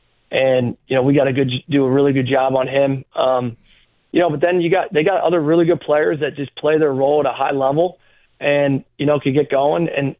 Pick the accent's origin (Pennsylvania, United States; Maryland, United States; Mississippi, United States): Pennsylvania, United States; Philadelphia; You know, I came from the Philadelphia Big Five.